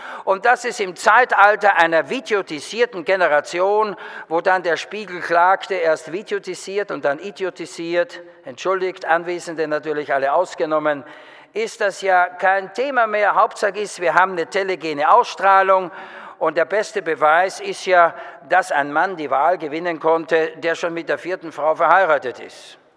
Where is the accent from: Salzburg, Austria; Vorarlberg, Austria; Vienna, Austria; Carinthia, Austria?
Vienna, Austria; now in Germany; Zu meiner eigenen Biografie, ich bin Wiener, verheiratet mit einer Schweizerin, wohne in Deutschland